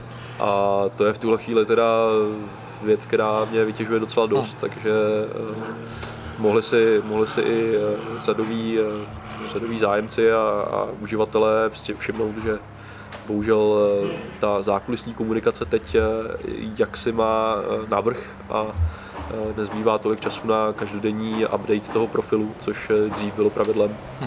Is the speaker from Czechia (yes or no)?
no; Slovakia; já jsem národností Slovák, konec konců občas to prosákne na tom profilu, protože já tak nějak z principu se Slováky komunikuju prostě slovensky